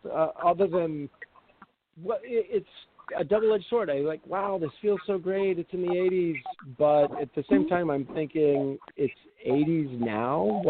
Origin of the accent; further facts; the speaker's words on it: Oregon, United States; I grew up in Oregon where it was just on the west side, not the east side, the west side, where it was just like mostly just wet.